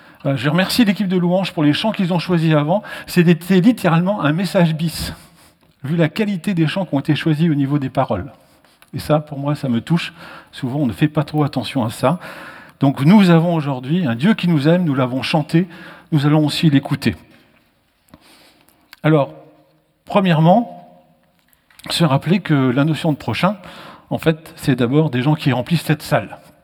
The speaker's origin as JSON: {"language": "French", "town": "Mulhouse", "region": "Grand Est", "country": "France", "tie": "born there", "said": "Je suis né à Mulhouse"}